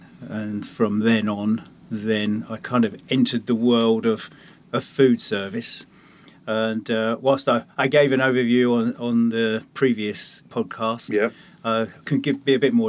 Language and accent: English; Dartford, South East England, United Kingdom; Well, I was born and raised in Dartford in Kent. Oh, everyone knows Dartford because of the bridge.